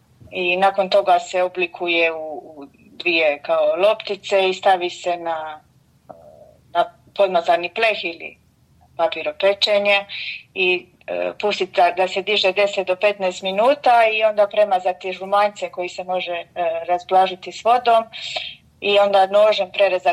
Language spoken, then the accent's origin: Croatian; Gruda, Dubrovnik-Neretva County, Croatia; Ja sam iz Konavala s Grude.